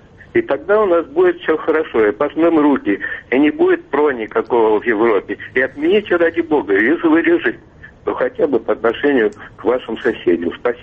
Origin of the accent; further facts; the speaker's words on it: Moscow, Russia; я из Москвы.